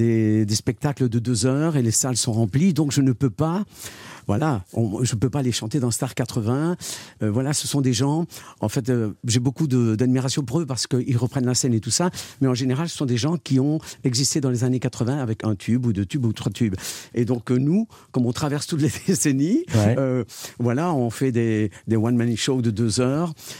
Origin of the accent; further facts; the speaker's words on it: France; à tel point que dans le village où j'ai grandi, à Tiller, il y avait l'épicerie chez Sinatra